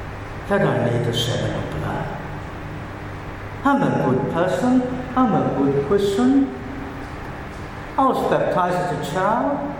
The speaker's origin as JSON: {"language": "English", "country": "Hong Kong", "tie": "born or raised there", "second_language": "English", "said": "As you know, English is my second language, and I'm still struggling to pronounce every English word correctly and to write every piece of little things correctly. I remember as a child I was learning preposition in my school in Hong Kong"}